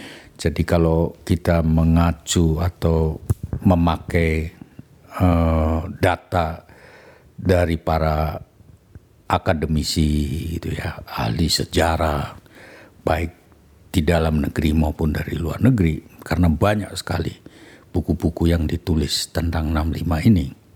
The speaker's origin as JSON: {"language": "Indonesian", "town": "Tegal", "region": "Central Java", "country": "Indonesia", "tie": "born there", "said": "saya lahir Tegal ya, di Kemantran"}